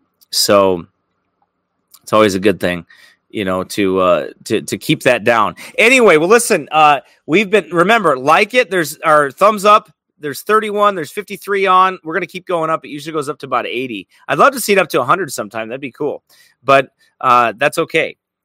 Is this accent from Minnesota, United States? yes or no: no; Iowa, United States; Now, I'm from Iowa. Illinois-Iowa border, that is.